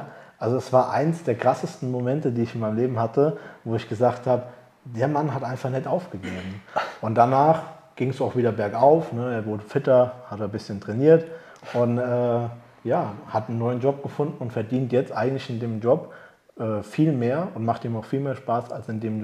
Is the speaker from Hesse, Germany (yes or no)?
yes; Niederreisel, Hesse, Germany; Also ich komme nicht aus der Erwachsenenvollzug, ein kleiner Ortsteil, Niederreisel. Genau, kleines Dorf, 2.000-3.000 Leute wohnen dort.